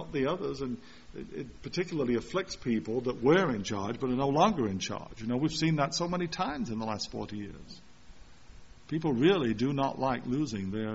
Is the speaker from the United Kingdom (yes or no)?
yes; England, United Kingdom; because I come from England